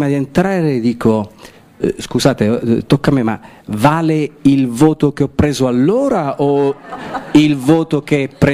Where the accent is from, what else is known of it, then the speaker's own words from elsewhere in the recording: Palermo, Sicily, Italy; moved away as an adult; now in Rome, Italy; io quando sono partito da Palermo a Roma, c'avevo in valigia due libri, ma veramente due.